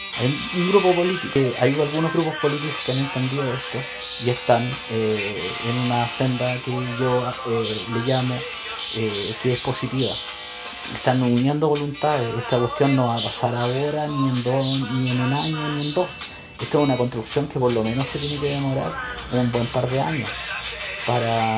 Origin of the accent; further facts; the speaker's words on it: Chile; todos somos chilenos